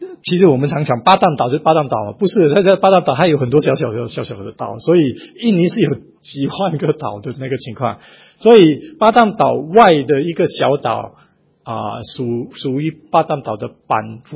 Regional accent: Singapore; 那我们新加坡人是笨笨的

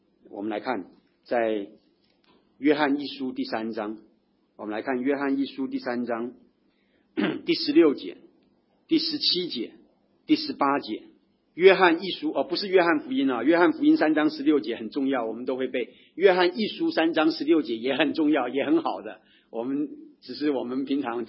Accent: Taiwan; 我自己从台湾来的，我从台湾转了一大圈到了北美念书，结果跑到南洋来啊

